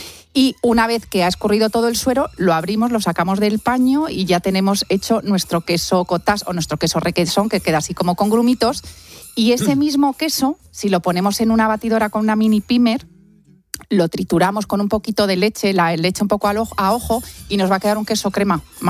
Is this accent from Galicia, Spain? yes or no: no; Cuenca, Castilla-La Mancha, Spain; o incluso para mojar un buen mojete de Cuenca, como estaba yo este fin de semana en mi tierra.